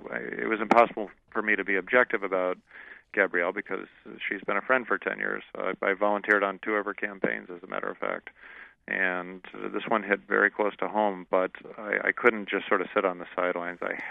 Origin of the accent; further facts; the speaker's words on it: Arizona, United States; And we see this in Arizona, and it's one of the wonderful things about my home state.